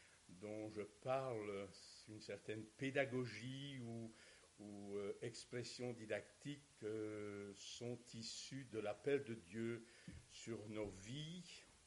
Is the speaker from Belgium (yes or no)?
yes; Wallonia, Belgium; nous sommes issus d'une région méconnue des Liégeois, à l'autre bout du monde, toujours en Belgique, et qui s'appelle le Borinage. Une région wallonne